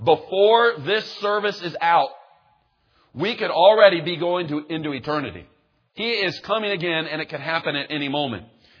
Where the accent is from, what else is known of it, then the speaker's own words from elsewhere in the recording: Kansas City, Missouri, United States; Now, just to give you a little background of where we're from, we're actually from Kansas City, Missouri.